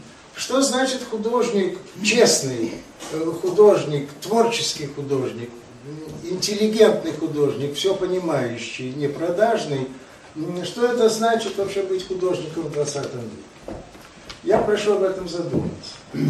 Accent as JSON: {"language": "Russian", "town": "Odesa", "region": "Odesa Oblast", "country": "Ukraine", "tie": "born or raised there", "said": "бытовавшую в моем родном городе Одессе"}